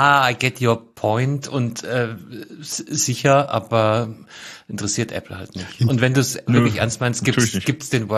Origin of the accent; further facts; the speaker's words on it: Munich, Bavaria, Germany; Ich als Münchner.